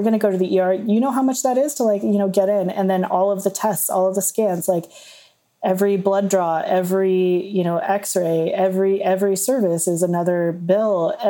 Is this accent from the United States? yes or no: yes; Texas, United States; Or, you know, I grew up in Texas. Like, my family is still there.